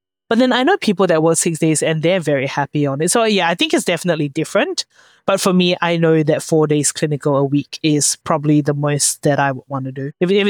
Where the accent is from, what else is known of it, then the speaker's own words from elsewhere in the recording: Singapore; I've got a group of close girlfriends and we grew up together in Singapore.